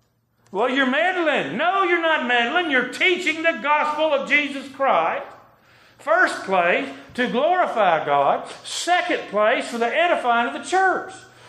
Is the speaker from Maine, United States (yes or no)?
no; Leeds, Alabama, United States; also born or lived in Birmingham, Alabama; Fifth grade, we moved from Birmingham, Alabama, from an apartment to a farm in Leeds on the top of a mountain, 240 acres full of horses.